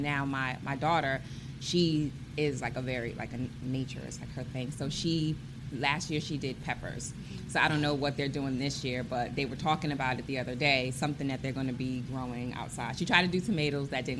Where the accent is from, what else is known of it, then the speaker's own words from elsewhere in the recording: New York, United States; I'm from New York, so we don't have farms where I live.